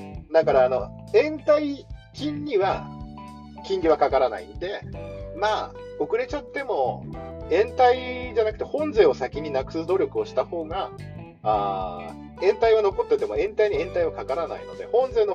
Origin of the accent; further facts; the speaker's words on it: Kanto, Japan; 地元の関東だったら関東税、関東税務、関東市、関東甲信越なん税